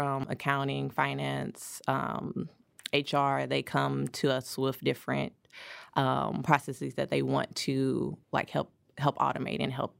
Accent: St. Louis, Missouri, United States; now in California, United States; Yeah, originally from St. Louis, Missouri, but I have been living in California for the past 6 years.

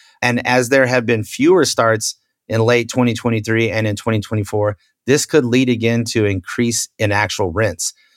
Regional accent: Austin, Texas, United States; like my hometown in Austin, for instance, Austin, Texas

